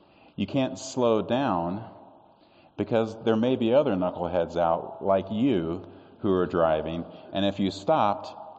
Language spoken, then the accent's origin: English; Midwest, United States; And I was like, okay, I'm from the Midwest. How bad can this really be?